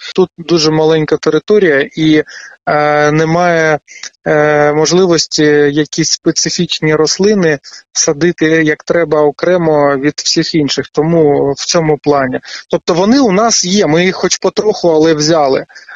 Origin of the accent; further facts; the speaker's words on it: Pokrovsk, Donetsk Oblast, Ukraine; Я з Покровська.